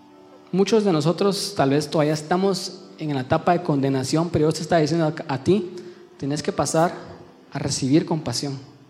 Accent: Guatemala; yo, como crecí aquí en Guatemala y crecí en la iglesia

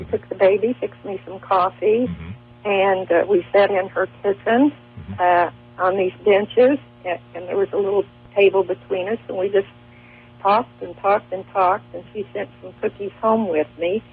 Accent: Ashland, Kentucky, United States; I said, I'm from Ashland, Kentucky

